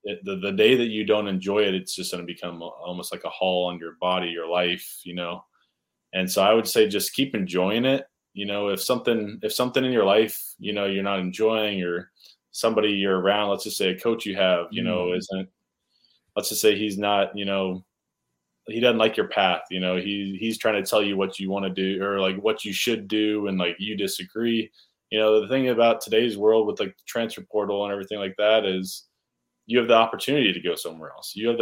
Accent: North Carolina, United States; born there; And I was born in North Carolina.

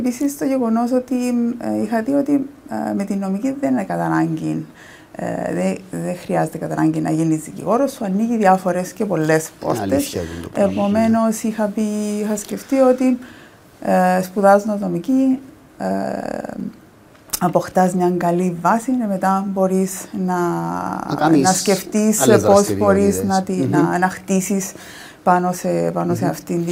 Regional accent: Strovolos, Nicosia District, Cyprus; Γεννήθηκα στη Λευκωσία το 1974. Το αποκαλύπτω, δεν έχω κανένα πρόβλημα.

